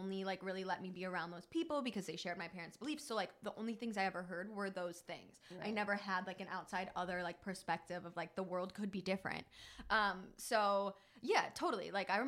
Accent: Ohio, United States; I grew up in like a super religious like Midwestern, I'm from Ohio, so it's just like not really big there, like super conservative.

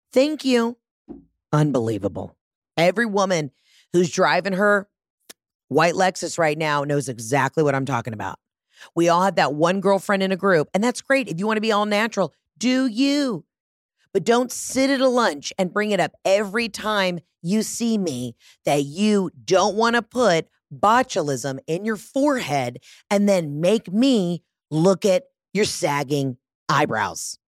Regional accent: Atlanta, Georgia, United States; Like, I'm from Atlanta, Georgia. We have a huge city.

